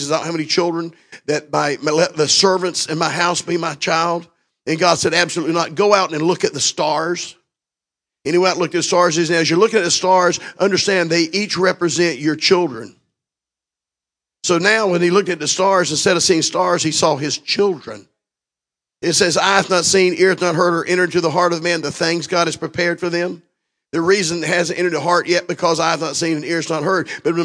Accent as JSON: {"language": "English", "region": "Florida", "country": "United States", "said": "Of course, we're from Florida. It was 78 degrees when we left yesterday."}